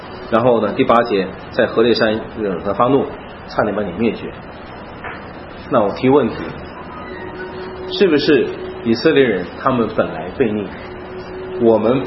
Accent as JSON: {"language": "Chinese", "country": "China", "said": "我们中国人都是聪明人，算算这个账觉得怎么样"}